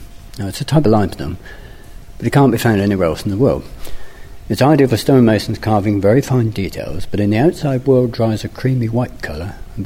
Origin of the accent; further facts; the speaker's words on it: Beer, South West England, United Kingdom; Well, I grew up in Beer next door to an old lady who'd actually worked here when she was only 8 years old.